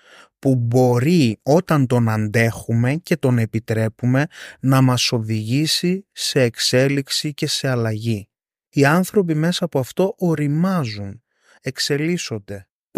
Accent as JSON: {"language": "Greek", "country": "Greece", "said": "εμείς κλασικά ως Έλληνες μιλούσαμε έντονα και υπερβολικά"}